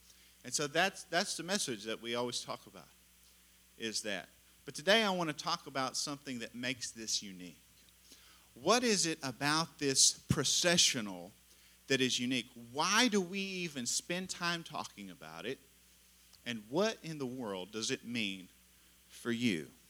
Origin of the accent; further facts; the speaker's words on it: Terrell, Texas, United States; I grew up in Terrell.